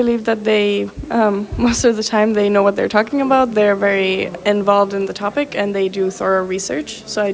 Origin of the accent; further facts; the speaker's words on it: Finland; Well, I'm from Finland, so we very much like trust the government media